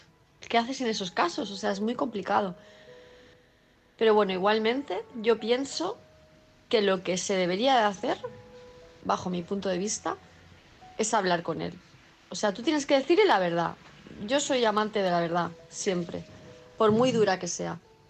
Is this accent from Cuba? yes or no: no; Palma de Mallorca, Balearic Islands, Spain; de Palma de Mallorca, ya me conocéis.